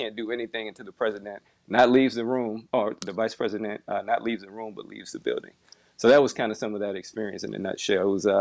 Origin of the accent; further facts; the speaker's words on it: Chicago, Illinois, United States; growing up in the Chicagoland area, that was a tough area to grow up in.